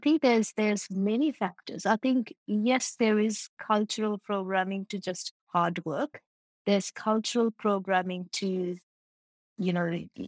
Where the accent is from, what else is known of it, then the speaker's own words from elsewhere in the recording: India; moved away as an adult; So I come from India, I now work in Western worlds.